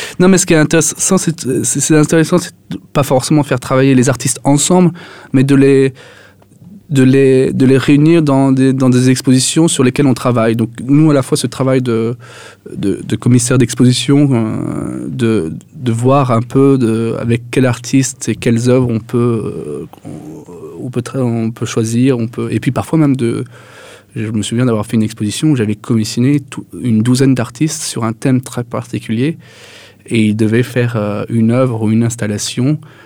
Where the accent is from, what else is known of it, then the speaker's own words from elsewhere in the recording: Paris, Île-de-France, France; moved away as an adult; now in Brussels, Belgium; je pouvais m'installer à Paris éventuellement, parce que je suis de Paris, mais je décide de m'installer à Bruxelles.